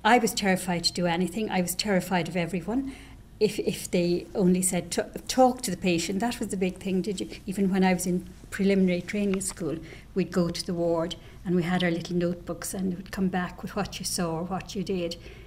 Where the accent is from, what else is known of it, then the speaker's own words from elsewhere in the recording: Ireland; They knew I was coming from Ireland. They knew I was travelling all night, and my room was ready and the bed was ready and it had a hot water bottle in.